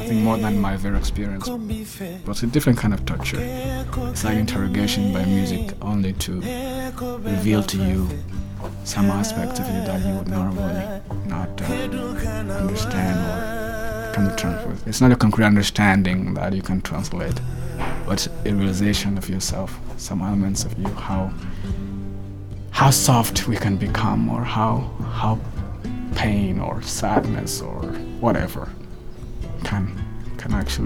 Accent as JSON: {"language": "English", "country": "South Sudan", "said": "I am from South Sudan."}